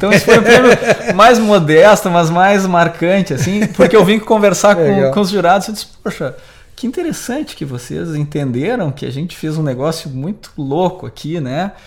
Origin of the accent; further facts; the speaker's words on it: Rio Grande do Sul, Brazil; moved away; quando eu saí do Rio Grande do Sul, eu passei, que a não compreensão do que você realmente faz.